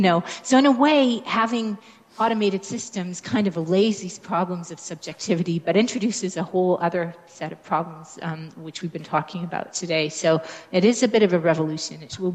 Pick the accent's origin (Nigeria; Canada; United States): Canada; first language en; I'm Canadian, English is my mother tongue